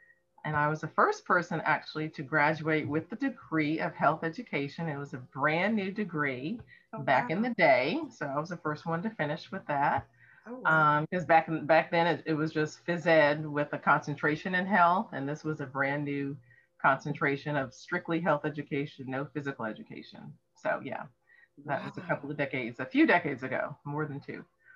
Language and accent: English; Rhode Island, United States; So I grew up in Rhode Island, but my family is from the South, Alabama and Florida.